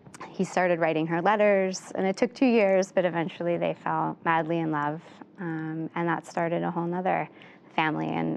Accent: West Hartford, Connecticut, United States; this community that I grew up with in West Hartford, Connecticut

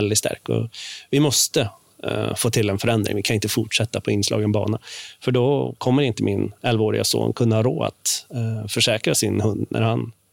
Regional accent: Norway; Swedish is a second language; moved away as an adult; now in Sweden; nej men jag kommer från Norge, jobbat inom turism i alla dessa år från skidor till hotell.

